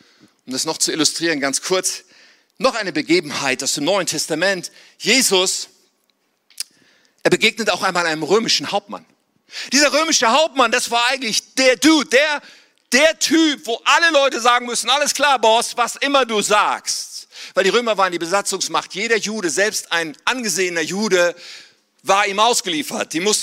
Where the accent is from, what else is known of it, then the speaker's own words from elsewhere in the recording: Germany; Ich bin so richtig in Deutschland aufgewachsen, zur Schule gegangen, alles von klein auf und so.